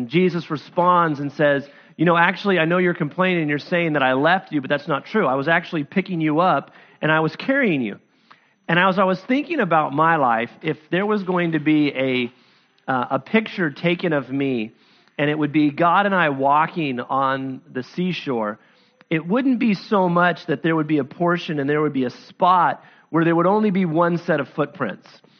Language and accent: English; Sacramento, California, United States; in my city where I grew up in Sacramento